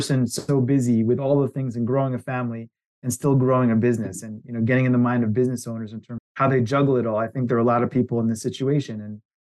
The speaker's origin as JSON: {"language": "English", "region": "New Jersey", "country": "United States", "tie": "born or raised there", "said": "After growing up in New Jersey and, you know, with the cold winters and going to college in New York"}